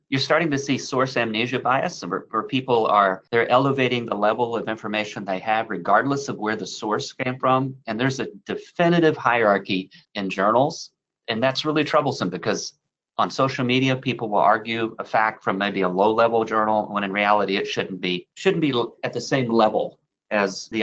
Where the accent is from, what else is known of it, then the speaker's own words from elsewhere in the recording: St. Louis, Missouri, United States; I grew up in St. Louis.